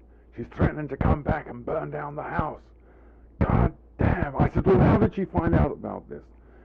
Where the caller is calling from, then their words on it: Los Angeles, California, United States; I'm calling him from Los Angeles, from USC.